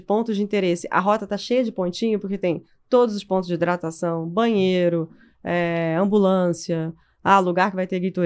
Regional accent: Rio de Janeiro, Brazil; now in São Paulo, Brazil; Eu moro em São Paulo há muito tempo, mas eu sou carioca, o meu marido também não é daqui, então a gente não tem família em São Paulo.

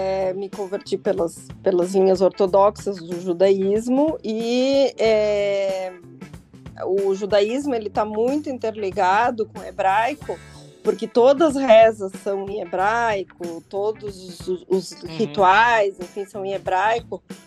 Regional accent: Santana do Livramento, Rio Grande do Sul, Brazil; born there; Eu falo espanhol igual eu falo português. Eu nasci no interior, né, em Santana do Livramento, e essa cidade de fronteira, né, na verdade é uma fronteira aberta

